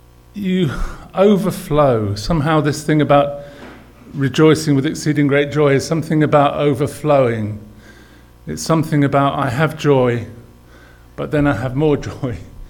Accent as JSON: {"language": "English", "region": "England", "country": "United Kingdom", "said": "I realized what a tough gig it's going to be for me today, because I'm English."}